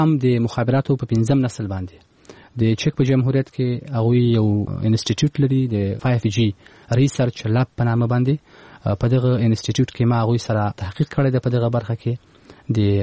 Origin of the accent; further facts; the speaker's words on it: Afghanistan; نه، زه یو افغان یم، افغانۍ پاسپورت را سره ده